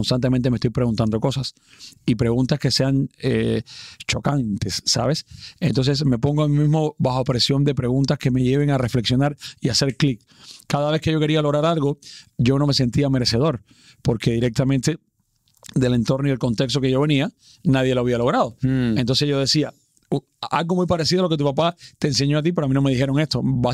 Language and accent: Spanish; Cuba; soñar tan grande en mi país natal, en Cuba, era algo que era criticado